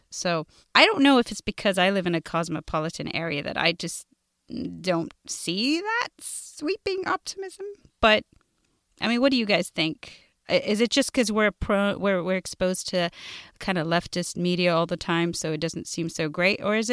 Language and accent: English; United Kingdom; accent: British; now in United States; I grew up with a very British accent as a kid, moved to the U.S. about 20-odd years ago, more than 20-something years ago.